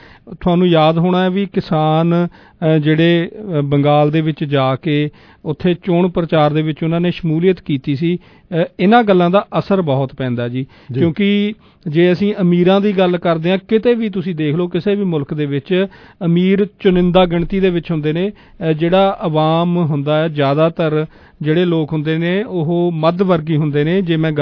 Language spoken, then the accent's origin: Punjabi; Punjab, India; moved away; ਮੈਂ ਹੁਣ ਮੰਨ ਲਓ ਪੰਜਾਬ ਦੇ ਵਿੱਚ ਜੰਮਿਆ ਪਲਿਆ, ਬੜਾ ਹੋਇਆ, ਇੱਥੇ ਆਇਆ ਨੂੰ ਭਾਵੇਂ ਸਮਾਂ ਹੋ ਗਿਆ